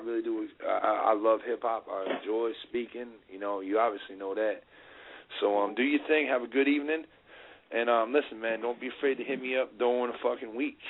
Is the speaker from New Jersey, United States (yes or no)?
yes; New Jersey, United States; Jersey? Oh, shit. My hometown. Where? Oh, shit. That's my state.